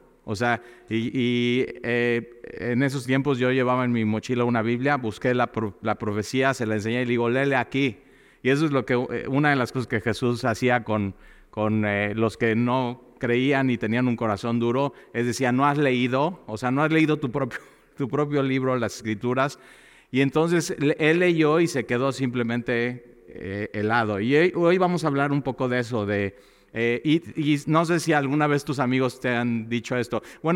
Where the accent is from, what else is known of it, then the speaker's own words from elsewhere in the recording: Mexico; Y como mexicanos, pues es parte de la historia y de la tradición acerca de la Virgen